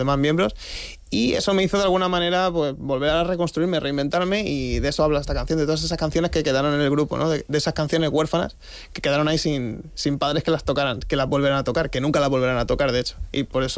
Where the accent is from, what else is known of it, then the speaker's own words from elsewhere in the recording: Palma, Balearic Islands, Spain; moved away; Somos de Palma, decirlo con orgullo